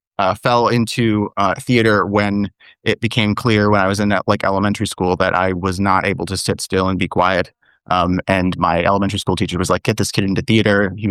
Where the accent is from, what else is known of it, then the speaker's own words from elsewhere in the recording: Midwest, United States; Well, I grew up in the Midwest and in an area where I was kind of... it was a relatively well-off middle-class neighborhood.